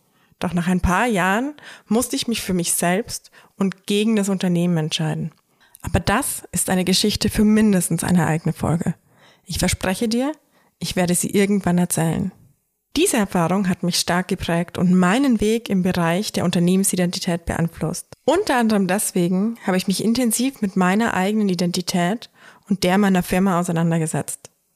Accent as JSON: {"language": "German", "town": "Traunstein", "region": "Bavaria", "country": "Germany", "tie": "born or raised there", "lives_now": "Salzburg, Austria", "said": "Wie du vielleicht an meinem Dialekt hörst, wohne ich zwar in Salzburg, aber bin eigentlich aus Bayern. Ich bin in Traunstein im Chiemgau aufgewachsen, aber meine Wurzeln liegen auch in Salzburg. Ich bin zwischen den Grenzen groß geworden und wie man hier so schön sagt, lebenslange Grenzgängerin."}